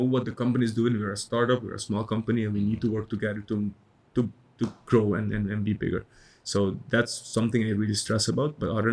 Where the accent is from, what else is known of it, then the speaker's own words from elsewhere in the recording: Curaçao; So I can say pretty much Yuli Curaçao, we call it. Born and raised in Curaçao.